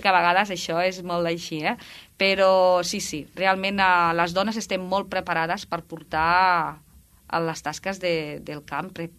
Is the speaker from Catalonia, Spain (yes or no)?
yes; Balaguer, Catalonia, Spain; jo visc a Balaguer, també val a dir, tenim que fer una mica de territori. Jo sóc de Balaguer